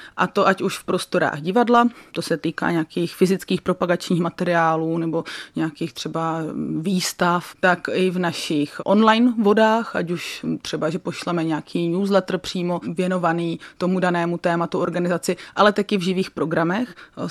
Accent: Uherské Hradiště, Zlín Region, Czechia; K filmovce jsem přišla tak, že ano, tím, že jsem z Hradiště

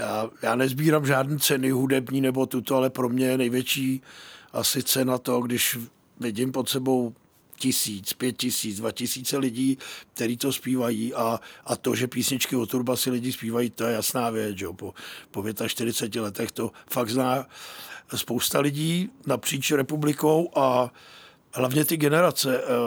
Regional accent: Plzeň, Plzeň Region, Czechia; s klukama se znám vlastně celý život, protože jsme všichni Plzeňáci, takže se známe

